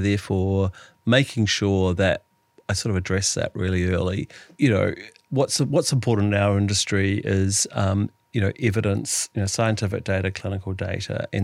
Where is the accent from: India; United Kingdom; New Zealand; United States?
New Zealand; moved away; I think you're probably a little bit of a curiosity as a Kiwi, you know, crashing around America